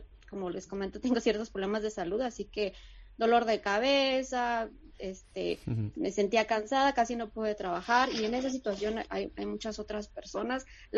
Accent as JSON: {"language": "Spanish", "country": "Mexico", "lives_now": "Canada", "said": "Para mí, que soy mexicana, 49 grados centígrados, o sea, no los vivo ni siquiera en el norte de México. Yo soy de una zona desértica, es una temperatura extrema."}